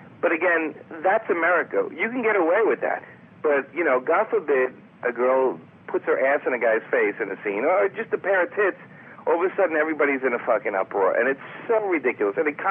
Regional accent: Brooklyn, New York, United States; Now, I'm a guy from Brooklyn my whole life.

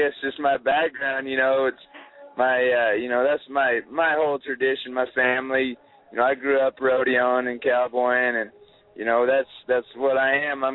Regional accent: Reno, Nevada, United States; I grew up kind of, I was born and raised in Reno, Nevada, you know, and I grew up fast and hard

